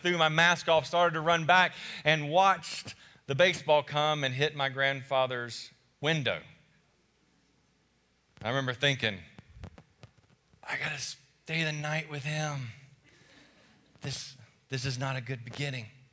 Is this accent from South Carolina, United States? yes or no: yes; Barnwell, South Carolina, United States; I'm also from South Carolina, another small town, Barnwell, South Carolina, and grew up in a similar sort of home where all my family lived in the same area